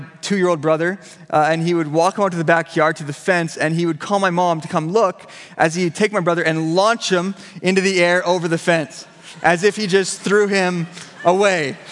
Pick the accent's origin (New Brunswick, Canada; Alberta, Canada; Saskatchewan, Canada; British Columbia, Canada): British Columbia, Canada; Ladner; Yeah, we grew up in Ladner, as I said.